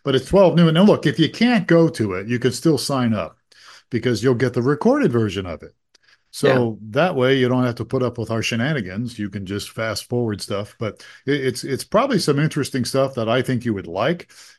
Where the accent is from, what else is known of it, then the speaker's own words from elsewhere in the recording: Youngstown, Ohio, United States; because I was growing up in Youngstown, Ohio.